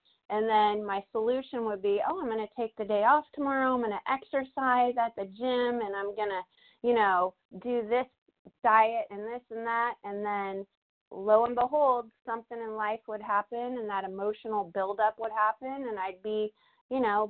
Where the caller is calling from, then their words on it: California, United States; Yeah, hi, this is … I'm from California.